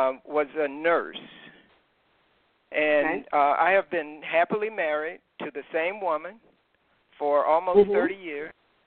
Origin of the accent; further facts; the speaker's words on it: Tallahassee, Florida, United States; I grew up in Tallahassee, so I didn't go too far from home for school, even though I wanted to.